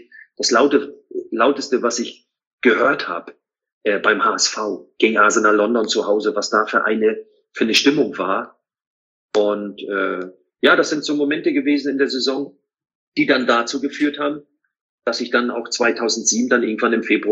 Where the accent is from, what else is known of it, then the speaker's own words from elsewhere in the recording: East Germany, Germany; ich bin ja kein Hamburger Junge, ne? Ich bin ja im Osten groß geworden.